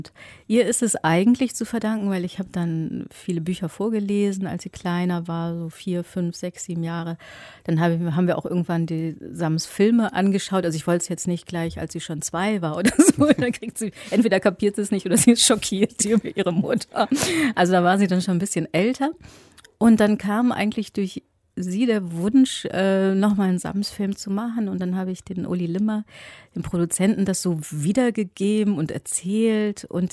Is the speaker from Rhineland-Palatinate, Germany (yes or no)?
no; Remscheid, North Rhine-Westphalia, Germany; Also ich bin ja in Remscheid aufgewachsen, Nordrhein-Westfalen